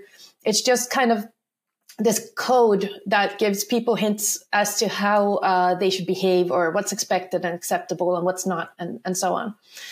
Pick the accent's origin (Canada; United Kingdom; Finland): Finland; also born or lived in United States / Sweden / Netherlands; I am from Finland. I'm actually living in Finland at the moment. But maybe also related to today's topic, I have also lived in different countries. I've lived in the US and in Sweden and in the Netherlands.